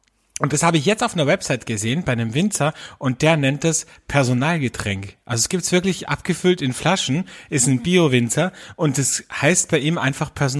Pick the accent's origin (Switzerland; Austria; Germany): Austria; Gatsch, wie man bei uns in Österreich sagt